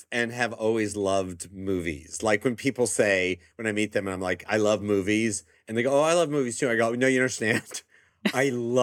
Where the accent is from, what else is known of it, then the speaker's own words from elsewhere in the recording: Encino, California, United States; In Encino, mostly.